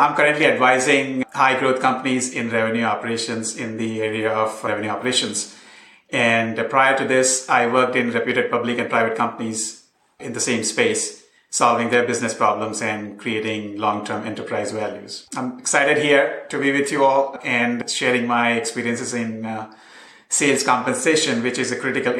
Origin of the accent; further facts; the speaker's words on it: Austin, Texas, United States; I'm from Austin, Texas.